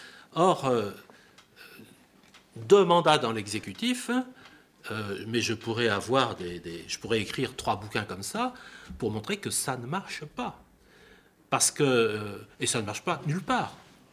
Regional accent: Toulouse, Occitanie, France; pourtant c'était Toulouse, c'était Midi-Pyrénées, on est de Toulouse

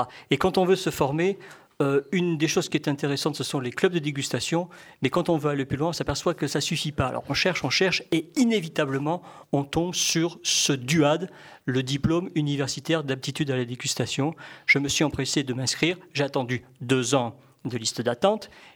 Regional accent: Bordeaux, Nouvelle-Aquitaine, France; moi, je suis bordelais, je suis né à Bordeaux, mais je ne suis pas du tout tombé dans la barrique quand j'étais petit, parce qu'il n'y avait pas de vigne chez nous du tout.

